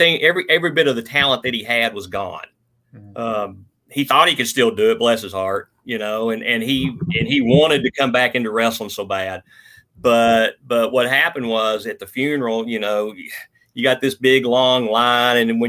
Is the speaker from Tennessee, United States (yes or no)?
yes; Knoxville, Tennessee, United States; the county, you know, even when I was growing up in Knoxville, it wasn't like it is now.